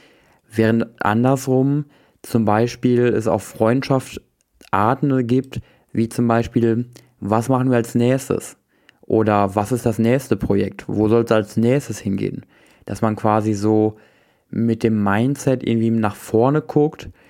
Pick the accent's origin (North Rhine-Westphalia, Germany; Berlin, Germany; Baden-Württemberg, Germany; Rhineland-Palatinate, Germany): North Rhine-Westphalia, Germany; Wesel; ich komme aus Wesel. Meine Antwort ist, ich lebe in Wesel, weil ich hier aufgewachsen bin.